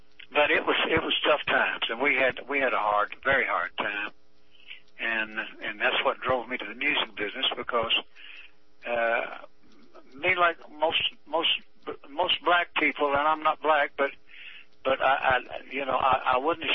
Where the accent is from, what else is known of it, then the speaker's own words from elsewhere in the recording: Alabama, United States; just because I'm from Alabama and in the land where George Wallace hanging out and all that stuff, well, I was different.